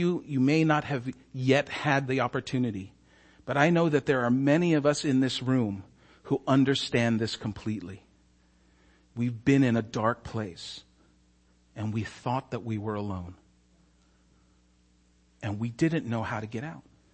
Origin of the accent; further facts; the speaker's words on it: Philippines; so I'm Filipino.